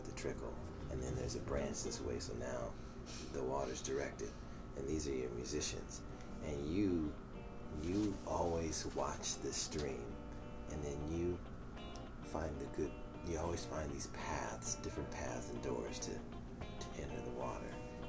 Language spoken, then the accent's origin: English; Los Angeles, California, United States; So being someone who's born and raised in Los Angeles that has never been really down south